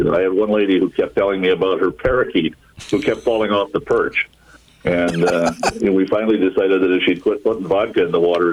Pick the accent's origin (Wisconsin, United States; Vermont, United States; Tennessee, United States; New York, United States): Wisconsin, United States; Kenosha; born there; I was born in Kenosha.